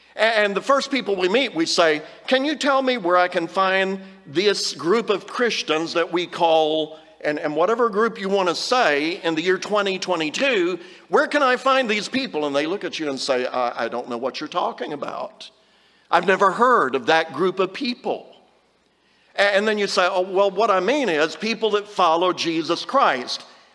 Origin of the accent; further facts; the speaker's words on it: United States; I'm an American. I'm happy to be just an American.